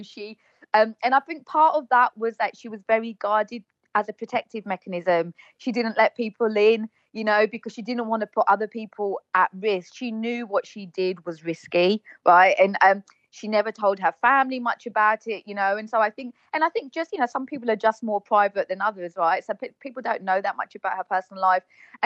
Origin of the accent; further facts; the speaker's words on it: United Kingdom; you can hear that I'm British.